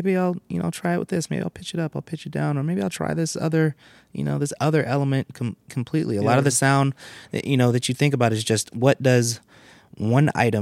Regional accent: Oakland, California, United States; Well, I grew up in Oakland, California.

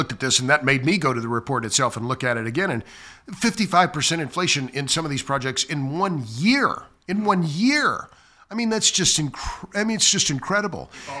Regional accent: Oklahoma, United States; And I mentioned I'm from Oklahoma. My mother grew up in Enid, a small wheat farming town.

